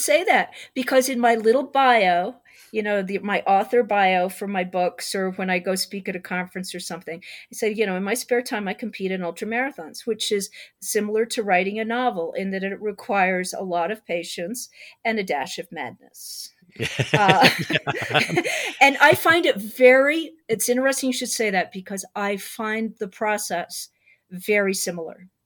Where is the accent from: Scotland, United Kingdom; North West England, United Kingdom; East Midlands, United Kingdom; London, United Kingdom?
Scotland, United Kingdom; I'm from Scotland originally, as I said, and I've never done any racing in Scotland.